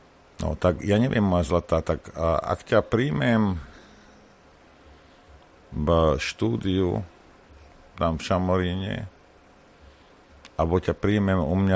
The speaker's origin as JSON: {"language": "Slovak", "region": "Banská Bystrica Region", "country": "Slovakia", "tie": "born or raised there", "moved": "yes", "said": "narodil som sa v Banskobystrickom kraji. Vyrastal som v Banskobystrickom kraji. Bol som 25 rokov, nežil v Banskobystrickom kraji, ale keď som sa vrátil, zase som v Banskobystrickom kraji. Aspoň na papieri, ale mám tam firmu, ktorá tam pôsobí."}